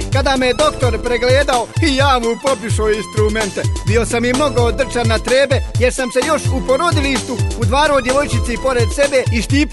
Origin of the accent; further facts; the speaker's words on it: Sarajevo, Federation of Bosnia and Herzegovina, Bosnia & Herzegovina; Pita on mene, odakle si ti? Rekao, iz Sarajeva.